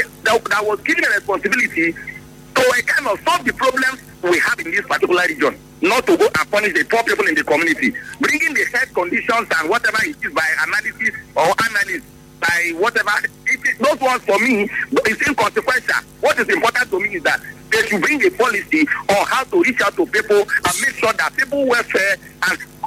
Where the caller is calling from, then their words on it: Rema, Nigeria; I'm calling from Rema Community.